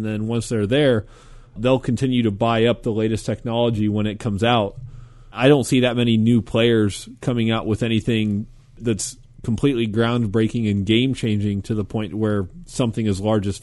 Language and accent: English; Midwest, United States; I'm from the Midwest and we're a little bit slower to get things out there.